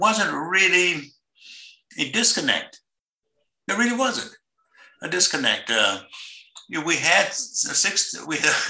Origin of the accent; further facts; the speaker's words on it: the South, United States; look, yeah, I'm from the South, I'm a segregated school, but I got better grades than you.